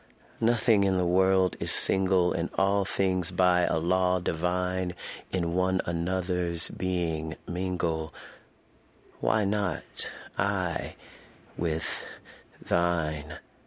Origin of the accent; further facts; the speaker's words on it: Shreveport, Louisiana, United States; also born or lived in New Orleans; In Shreveport, Louisiana, where I was born and raised. I love to tell people I was raised in Shreveport and I grew up in New Orleans.